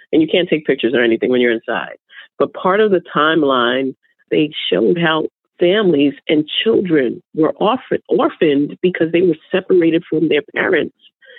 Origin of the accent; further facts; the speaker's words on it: New York, United States; I'm from New York